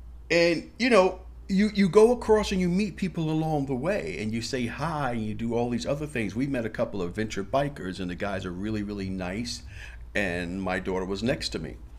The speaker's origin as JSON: {"language": "English", "region": "New York", "country": "United States", "said": "And personally, me, I don't trust anybody anyway. And then you add that I'm from New York, I go out of state."}